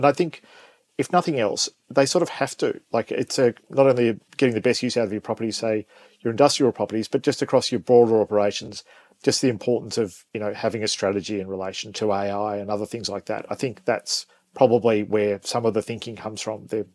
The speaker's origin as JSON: {"language": "English", "town": "Melbourne", "region": "Victoria", "country": "Australia", "tie": "born or raised there", "said": "I grew up in Melbourne, and it does take me back a little bit to the 90s"}